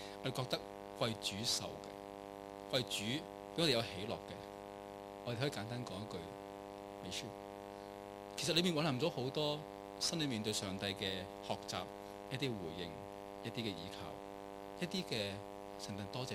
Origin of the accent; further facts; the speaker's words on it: Hong Kong; 我哋香港人就可以走喎，即係我哋可以點都好咧，唔聚會咯，咪走咯咁樣